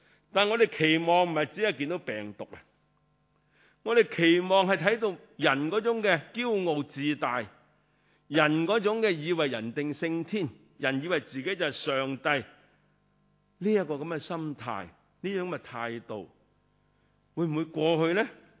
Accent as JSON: {"language": "Chinese", "country": "Hong Kong", "said": "但是其实我们香港人很清楚"}